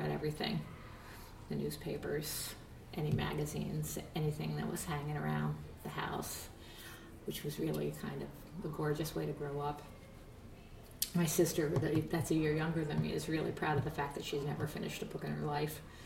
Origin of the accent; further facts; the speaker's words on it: Hudson, United States; That's one thing I can remember about growing up in Hudson, tripping up on the sidewalks.